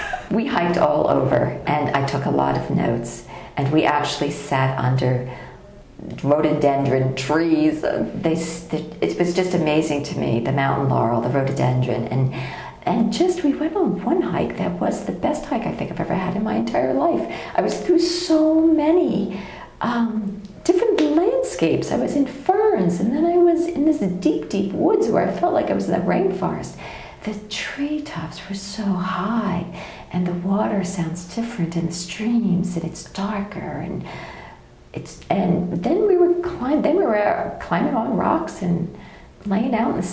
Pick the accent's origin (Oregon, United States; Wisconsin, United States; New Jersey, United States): New Jersey, United States; New Jersey.